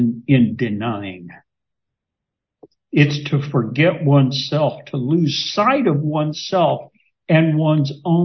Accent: Kentucky, United States; I grew up in Kentucky and I know about the church. I know about Churchill Downs and the Kentucky Derby.

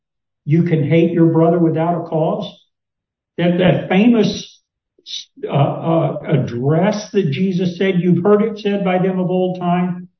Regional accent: Kentucky, United States; Now, I grew up in Kentucky.

